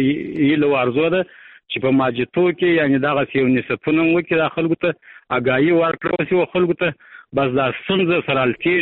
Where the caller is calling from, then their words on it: Kandahar, Afghanistan; د شایسته کندار څخه د ټلیفون په کرشم